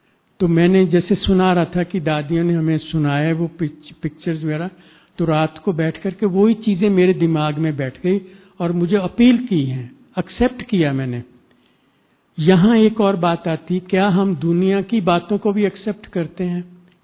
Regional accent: Punjab, India; मैं वापस अपने गांव जलंधर डिस्ट्रिक्ट का रहने वाला हूं

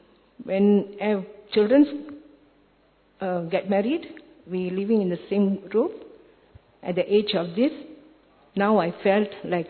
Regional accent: Malaysia; English is a second language; I'm from Malaysia.

